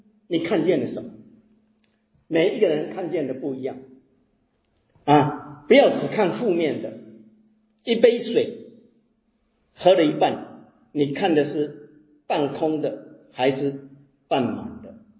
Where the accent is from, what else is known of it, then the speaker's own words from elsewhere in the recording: Taiwan; 用我们台湾人在讲的，孩子生了孩子我就叫成功了